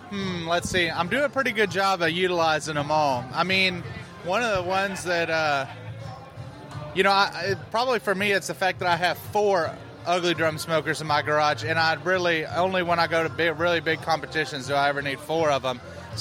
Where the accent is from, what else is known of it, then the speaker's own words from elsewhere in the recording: Houston, Texas, United States; I'm from Houston, and I'd go to the butcher shop every weekend, and we'd get different cuts, come back and smoke them.